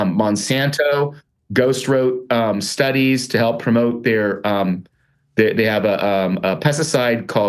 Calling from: Spain; I'm calling you from Spain.

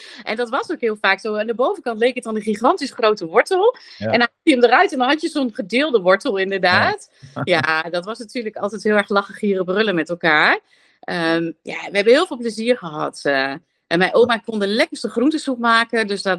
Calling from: Zwolle, Overijssel, Netherlands

